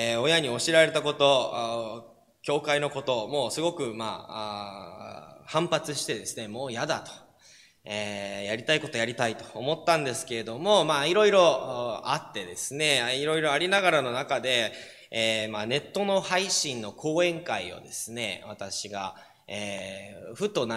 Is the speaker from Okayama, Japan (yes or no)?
no; Kyoto, Japan; いや、日本生まれ育ちです。京都ですって言うと、京都？とか言われるんですけども、丹波の黒豆の有名なんですね、丹波から、丹波生まれ育ちだったんですけれども